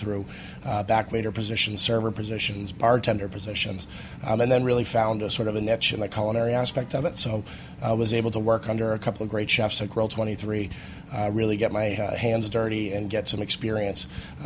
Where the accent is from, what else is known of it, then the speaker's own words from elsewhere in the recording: Boston, Massachusetts, United States; So I grew up in Boston, Massachusetts.